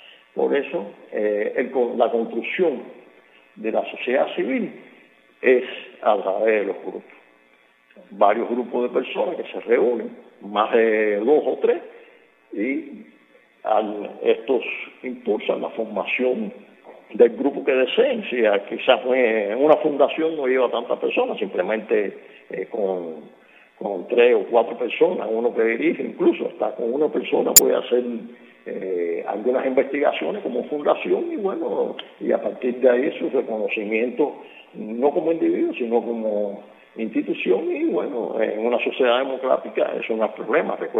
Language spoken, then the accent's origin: Spanish; Cuba; eso es la labor que debemos desarrollar como pueblo cubano, como ciudadano libre en conciencia, para poder llevar a Cuba una sociedad libre